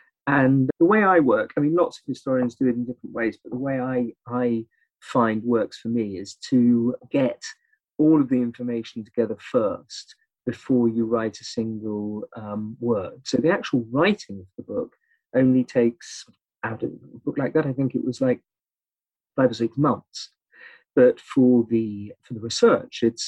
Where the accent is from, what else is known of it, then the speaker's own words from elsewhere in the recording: England, United Kingdom; I'm an Englishman